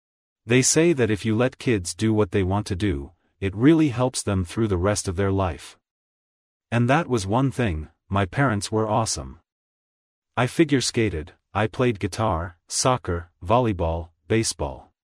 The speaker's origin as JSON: {"language": "English", "town": "Scranton", "region": "Pennsylvania", "country": "United States", "lives_now": "Washington, United States", "said": "And I was from Scranton, I went to community college and I don't come from money, or my dad's not a senator."}